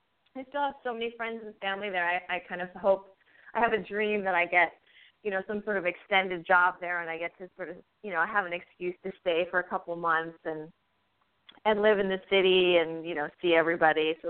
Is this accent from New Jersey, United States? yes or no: yes; New Jersey, United States; also born or lived in New York City; now in Los Angeles, United States; Yeah, I grew up in New Jersey, right off the Garden